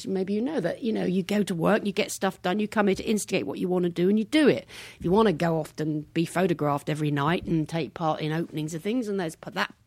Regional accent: England, United Kingdom; now in United States; I mean, I love America. I'm an American now, but that optimism and that energy and the excitement and all the wonderful stuff here. But there's a commonsensical English thing

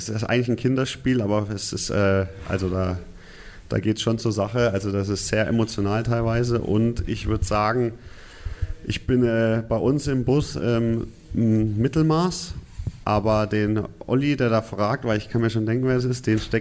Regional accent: Nuremberg, Bavaria, Germany; born there; Ich bin ja ein gebürtiger Nürnberger

